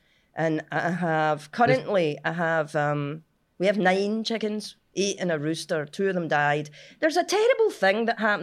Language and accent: English; Cumbernauld, Scotland, United Kingdom; which is unusual because I'm from Cumbernauld.